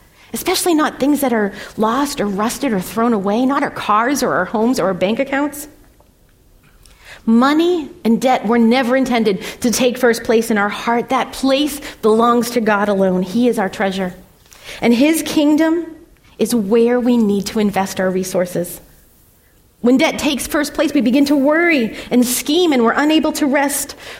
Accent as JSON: {"language": "English", "town": "Lowell", "region": "Massachusetts", "country": "United States", "tie": "born or raised there", "said": "I grew up in Lowell. My family was very poor."}